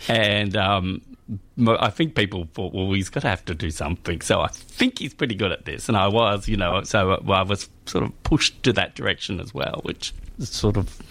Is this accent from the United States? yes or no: no; Frankston, Victoria, Australia; I grew up on the Mornington Peninsula in sort of South Frankston, and I went to school in Baxter and that whole area.